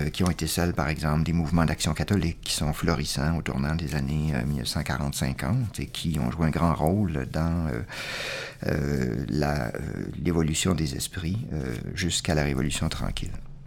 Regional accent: Quebec, Canada; je suis un Québécois d'origine canadienne-française. J'appartiens à ce groupe-là, ce groupe majoritaire.

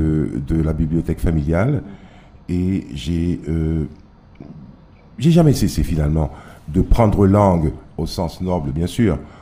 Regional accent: Port-au-Prince, Ouest, Haiti; born there; moved away; also born or lived in Quebec, Canada; Mais je suis, hélas, né à Port-au-Prince, l'une des plus minable ville de d'Haïti.

